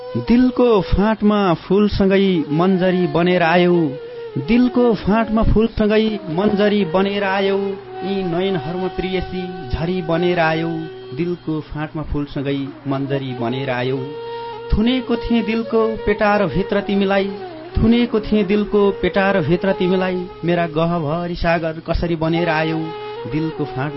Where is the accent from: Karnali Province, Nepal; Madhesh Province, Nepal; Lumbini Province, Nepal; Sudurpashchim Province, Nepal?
Karnali Province, Nepal; Jajarkot; born there; म 2043 सालतिर जन्मेको जागरकोटको एउटा विकट ठाउँमा, मेरा बुवा सामान्य किसान, म सामान्य किसान परिवारमा जन्मेको हुँ